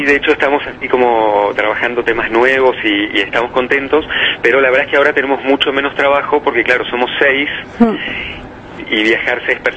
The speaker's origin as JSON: {"language": "Spanish", "region": "Buenos Aires", "country": "Argentina", "moved": "yes", "lives_now": "Spain", "said": "De Buenos Aires."}